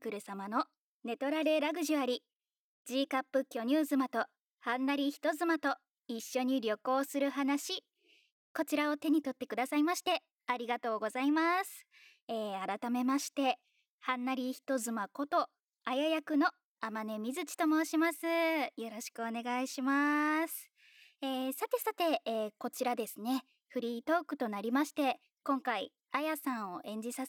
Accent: Kyoto, Japan; 出身地がですね、私と同じ京都でございます。

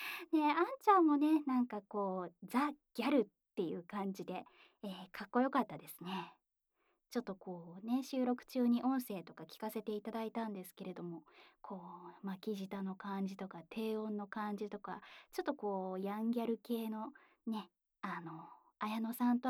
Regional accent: Kyoto, Japan; 深海生まれ京都育ち、声優として活動させていただいております

